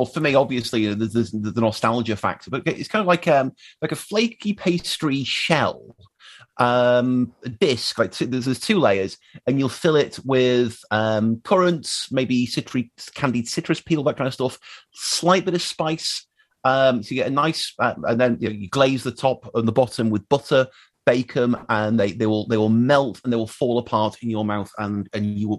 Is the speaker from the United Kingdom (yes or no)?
yes; Manchester, North West England, United Kingdom; I grew up in Manchester. I never got there.